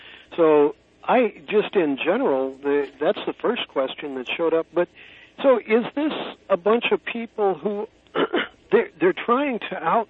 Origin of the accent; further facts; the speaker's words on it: San Francisco, California, United States; You know, I'm from San Francisco, so I'm not imminently aware of this measure.